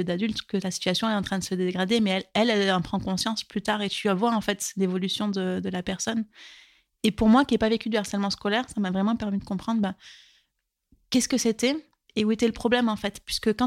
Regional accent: Occitanie, France; J'ai grandi près de Toulouse.

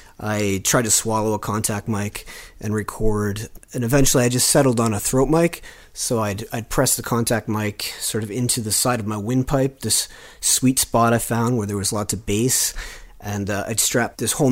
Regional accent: West Chiswick, Nova Scotia, Canada; from West Chiswick, Nova Scotia, and I play the jaw harp.

